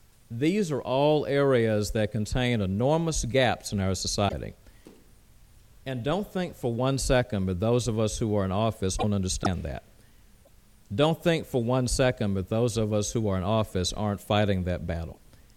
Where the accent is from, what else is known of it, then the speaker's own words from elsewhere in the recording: Montgomery, Alabama, United States; as a lot of people believed in my hometown of Montgomery, Alabama, back in 1954